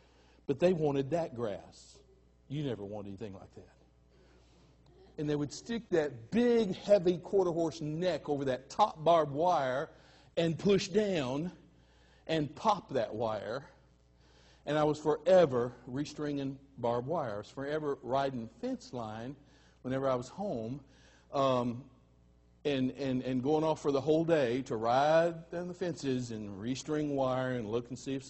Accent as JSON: {"language": "English", "town": "Marble Falls", "region": "Texas", "country": "United States", "tie": "born or raised there", "also_born_or_lived": "Arkansas / Oregon", "said": "Now, I grew up on a ranch. I grew up on ranches in Arkansas, Oregon, and ended up outside of Marble Falls, Texas. In the 50s and 60s."}